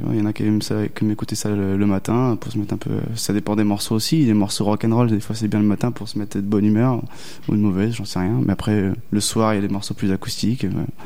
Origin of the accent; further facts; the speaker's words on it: Nantes, Pays de la Loire, France; Je suis un Nantais, je joue du rock'n'roll avec mon groupe